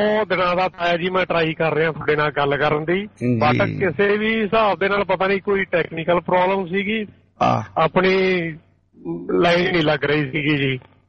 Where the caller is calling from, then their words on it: Canada; ਮੈਂ ਕੈਨੇਡਾ ਤੋਂ ਬੋਲਦਾ ਜੀ।